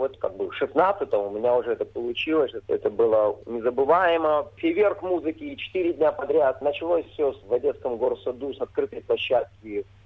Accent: Odesa, Odesa Oblast, Ukraine; Я просто как одессит обязан там.

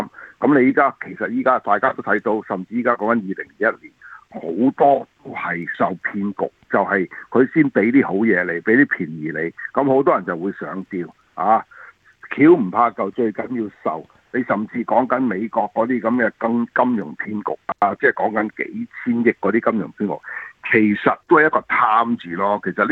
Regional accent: Guangdong, China; 咁或者我哋廣東人經常聽咧，就可以接受到咯。

